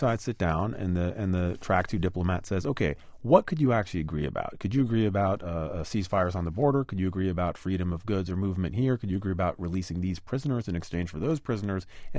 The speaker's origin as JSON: {"language": "English", "country": "United States", "said": "And frankly, I mean, as an American, it makes me morally uncomfortable"}